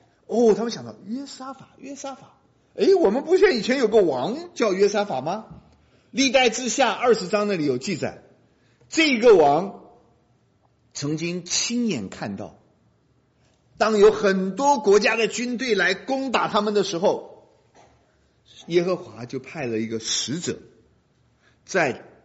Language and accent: Chinese; China; 所以有的时候我跟那些老外讲，我说我跟你讲，你听到讲我们中国人的事啊